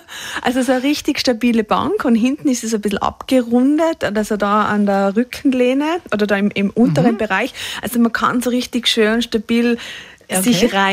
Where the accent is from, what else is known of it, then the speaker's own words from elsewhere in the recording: Tyrol, Austria; Und ich habe damals wirklich diese Schönheit eigentlich entdeckt, in der ich leben darf. Und wir alle da in Tirol.